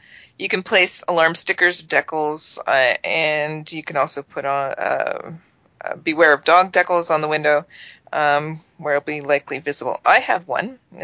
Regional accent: Kingston, Ontario, Canada; So this is actually happening in my hometown of Kingston

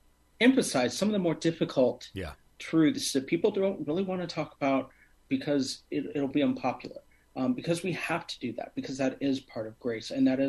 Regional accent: Kansas City, United States; I grew up in the Kansas City area with my mom's half of my childhood.

